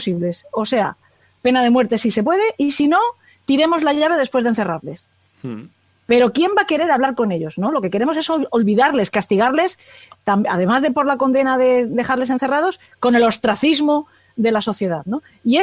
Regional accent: Alicante, Valencian Community, Spain; Porque tengo sangre, porque soy de Alicante y esto de la pólvora nos tira, ¿no?

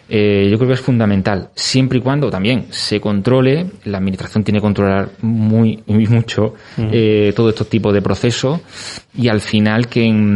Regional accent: Málaga, Andalusia, Spain; Al final, pues yo no soy de Murcia, yo soy de Málaga

